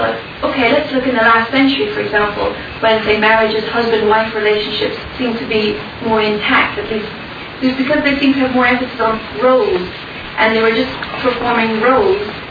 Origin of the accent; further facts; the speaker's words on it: Ireland; Why is it that I don't like Irish jokes? Because I identify so much with being Irish